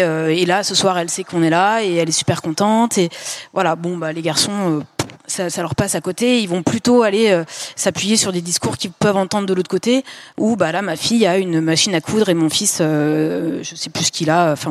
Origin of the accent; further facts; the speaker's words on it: Lyon, Auvergne-Rhône-Alpes, France; On est de Lyon et les autres sont dans la banlieue plutôt favorisée lyonnaise.